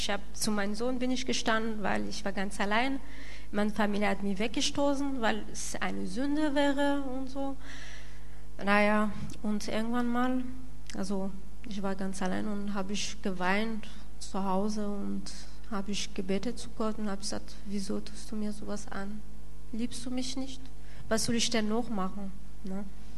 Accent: southern France, France; now in Germany; Ich komme aus Südfrankreich, ne? Und ich bin Französin und Origin Marokkanerin. Ich bin Muslim erzogen worden

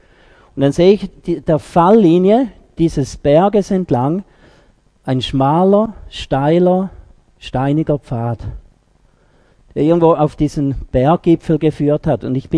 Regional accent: Switzerland; Ist klar, als Schweizer habe ich dann nach dieser Luftseilbahn, oder?

